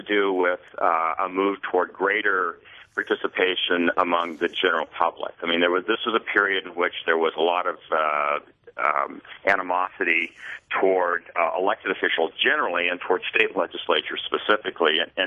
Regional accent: Idaho, United States; There are a few states, including my home state of Idaho, in which actually the governor gets to appoint the replacement.

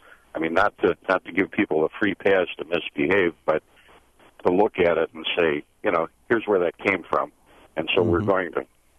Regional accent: Lac du Flambeau, Wisconsin, United States; Hello. Actually, I'm from Lac des Flambeaux. Eagle River is a convenient fiction because it's easier to spell.

